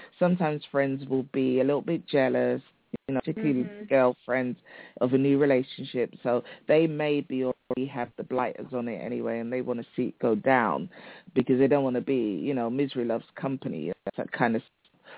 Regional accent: London, United Kingdom; I'm from London. I was born and brought up in London, and I've lived here all my life, really. I've traveled to other places, but this is my home. I'm a Londoner.

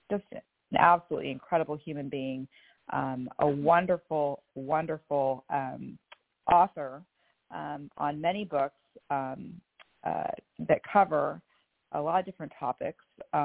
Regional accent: Sarasota, Florida, United States; also born or lived in Bellevue; I am from Sarasota, Florida, and Bellevue, Washington.

